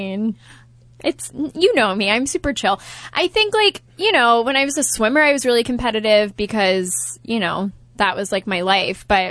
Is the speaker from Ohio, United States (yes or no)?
yes; Columbus, Ohio, United States; Well, I'm from Columbus, Ohio.